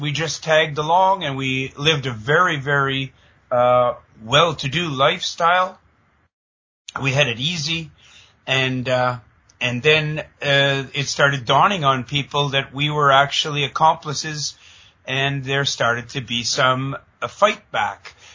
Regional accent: Canada; moved away as an adult; I'm a Canadian of ethnic Serb origin. I grew up in Canada. I left Canada after putting two police in prison and went to Asia. Ended up in Japan

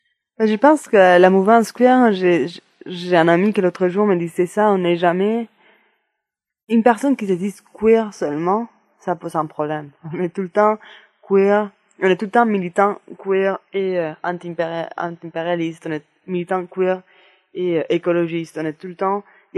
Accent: Andalusia, Spain; French is a second language; now in Montréal, Canada; Et je viens du sud de l'Espagne, mais j'habite maintenant à Montréal. Je suis une militante queer

